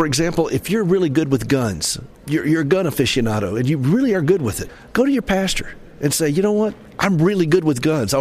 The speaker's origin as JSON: {"language": "English", "town": "Nashville", "region": "Tennessee", "country": "United States", "said": "You know, we got that in the South. I'm from Nashville. I don't know if you can tell if I'm from the South here."}